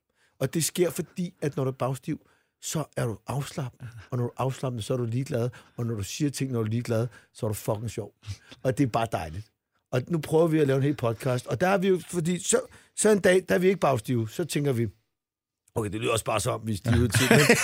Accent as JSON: {"language": "Danish", "region": "Zealand", "country": "Denmark", "said": "og jeg er fra Sjælland"}